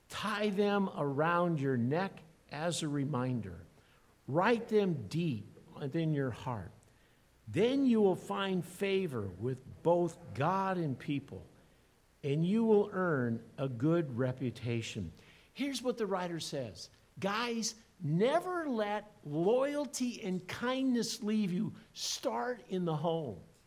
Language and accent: English; Iowa, United States; I grew up in Iowa many years ago, and I was within an hour distance of cousins and aunts and uncles.